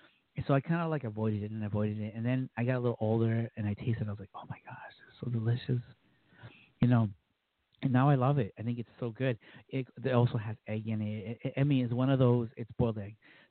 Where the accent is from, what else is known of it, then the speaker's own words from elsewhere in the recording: Boston, Massachusetts, United States; Growing up in the United States, in Boston area, you don't see that tradition kind of alive